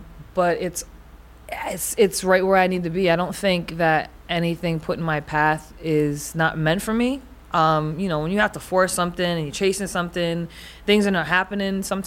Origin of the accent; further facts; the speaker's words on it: New England, United States; Then you mix it with the fact that I come from New England, from a first contact tribe that was damn near wiped out.